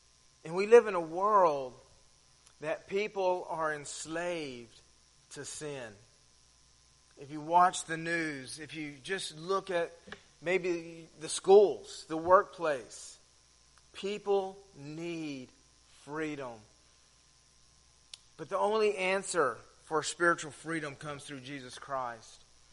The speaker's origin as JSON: {"language": "English", "region": "Texas", "country": "United States", "tie": "born or raised there", "said": "I grew up in Texas, and grew up in the rice fields"}